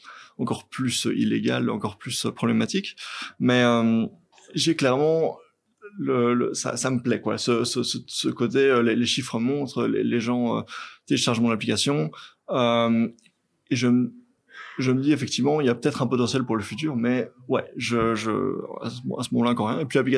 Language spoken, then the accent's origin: French; Belgium; Mais moi, je suis belge